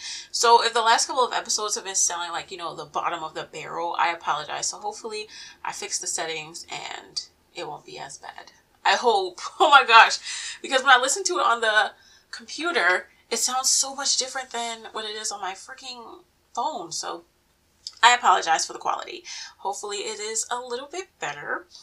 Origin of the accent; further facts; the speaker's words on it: Maryland, United States; And I'm from Maryland and we love crabs. Maryland, USA, by the way.